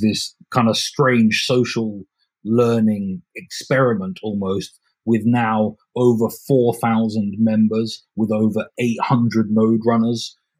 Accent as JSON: {"language": "English", "country": "United Kingdom", "said": "I'm a British pleb in Plebner."}